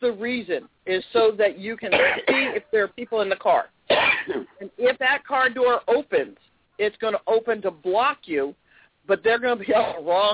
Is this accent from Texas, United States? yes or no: no; New York, United States; you can tell I'm from New York.